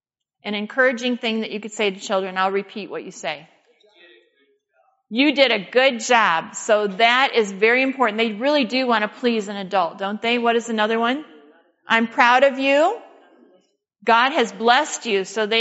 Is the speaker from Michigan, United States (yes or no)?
yes; Detroit, Michigan, United States; As I told you, those church members where I grew up in the Detroit area were always encouraging me.